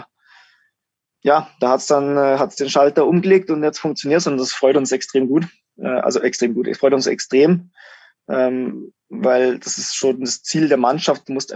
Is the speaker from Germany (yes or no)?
yes; Germany; now in Lenzerheide, Switzerland; Wir hatten als Deutsche schon sehr gute Rennen.